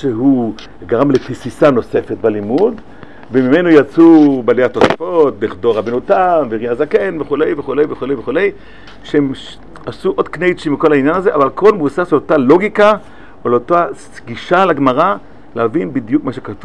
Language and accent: Hebrew; Bnei Brak, Tel Aviv District, Israel; אני פה גדלתי בבני ברק, פאר הישיבות.